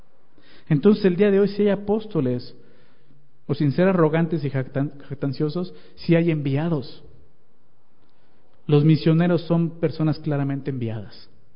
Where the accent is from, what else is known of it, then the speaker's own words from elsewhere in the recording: Mexico City, Mexico; now in Toluca, Mexico; Yo soy del DF, crecí allá, crecí en la iglesia del DF, y Dios me envió aquí a Toluca.